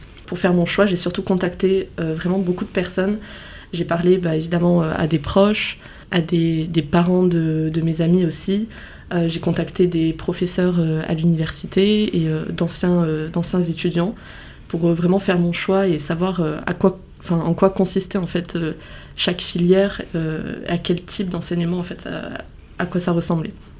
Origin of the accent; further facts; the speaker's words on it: Nouvelle-Aquitaine, France; la Normandie est quand même bien différente du Béarn, et ça m'intéressait de partir dans quelque chose de complètement différent de là où j'ai grandi.